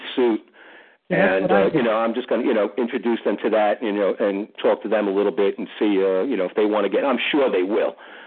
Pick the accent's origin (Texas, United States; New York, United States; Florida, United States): New York, United States; I'm a New Yorker. I live in Brooklyn.